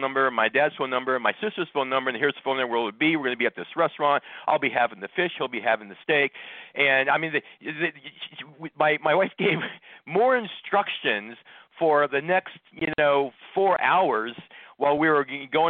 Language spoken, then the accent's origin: English; Scottsdale, Arizona, United States; also born or lived in Northern California; I'm a Scottsdale homegrown guy. I mean, I was born in Northern California, but we moved here when I was just a kid